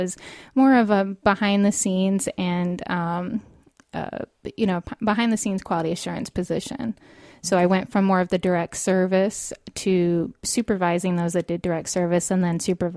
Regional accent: West Coast, United States; also born or lived in Arizona; I am originally from the West Coast, and I moved to Florida from there, and even prior to that, a little bit of a gypsy.

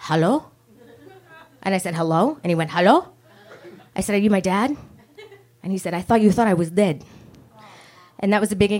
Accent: Miami, Florida, United States; So I was born in Miami. I grew up in the little Havana section of Miami. I'm Cuban on my mother's side, but I didn't know my biological father.

